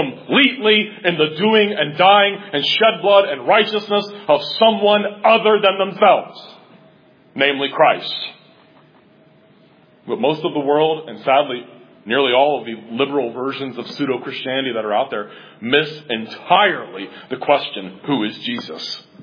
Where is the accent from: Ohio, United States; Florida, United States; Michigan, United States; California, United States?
Ohio, United States; Cincinnati; I heard so many people say those kinds of things growing up in Roman Catholic Cincinnati.